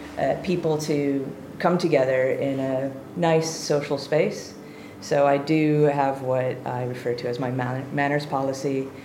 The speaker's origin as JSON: {"language": "English", "region": "Wisconsin", "country": "United States", "tie": "born or raised there", "said": "Well, I grew up in Wisconsin, so there's a little bit of the link to the Happy Days TV show with that."}